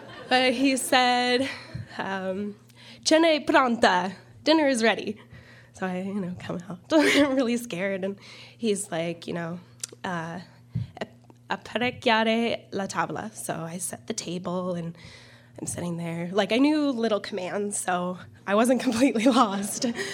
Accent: Idaho, United States; I was like, oh, I'm from Idaho.

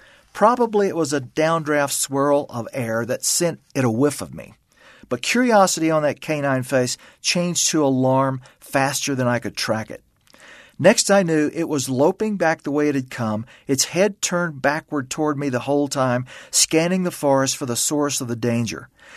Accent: Louisiana, United States; whatever predators might be around where I was growing up in Louisiana

